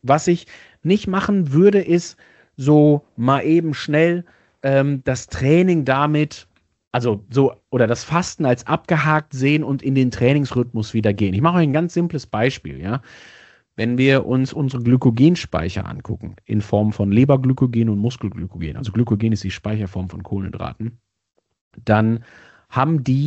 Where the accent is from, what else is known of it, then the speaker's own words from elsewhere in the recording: North Rhine-Westphalia, Germany; born there; Also ich als gebürtiger Sauerländer weiß genau, was du meinst.